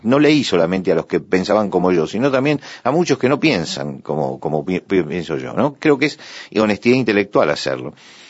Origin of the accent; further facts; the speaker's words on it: Argentina; vos sabés que yo soy argentino